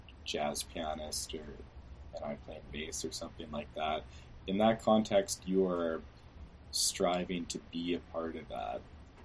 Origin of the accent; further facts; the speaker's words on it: Vancouver, British Columbia, Canada; now in Toronto, Canada; I moved from Vancouver to Toronto, and amazing transition, but also very challenging.